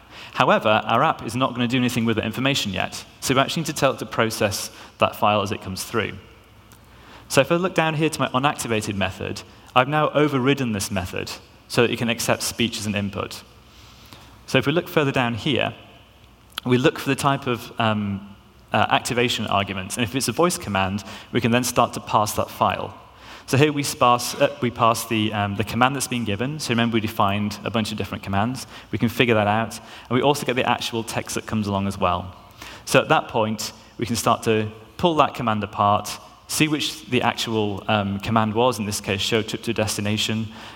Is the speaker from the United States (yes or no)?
no; United Kingdom; I have to try and put on an American accent, because otherwise he doesn't always understand me with me being British.